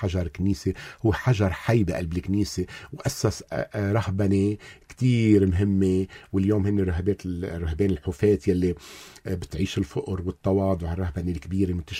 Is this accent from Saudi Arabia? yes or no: no; Lebanon; نحن كلبنانية نحن منحبها كتير.